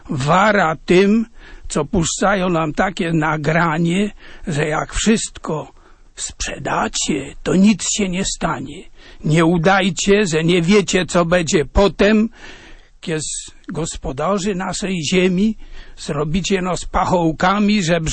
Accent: Lesser Poland, Poland; Ja, będąc góralem, napisałem taki, troszcząc się o to, co z naszą ziemią będzie

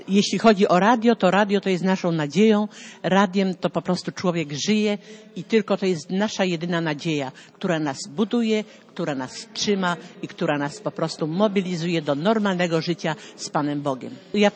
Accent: Kraków, Lesser Poland, Poland; Ja jestem z Kurdwanowa … Jestem z Kurdwanowa

